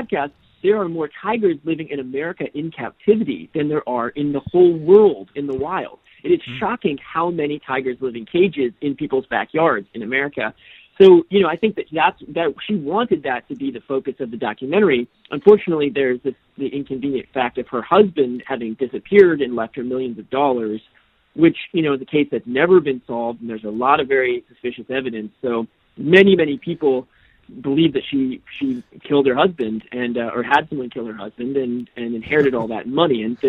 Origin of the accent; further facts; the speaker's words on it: United States; now in Canada; I'm an American living in Canada